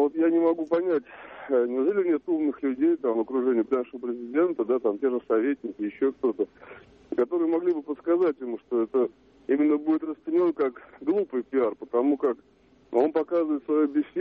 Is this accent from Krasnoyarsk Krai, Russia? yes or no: no; Moscow, Russia; я из Москвы.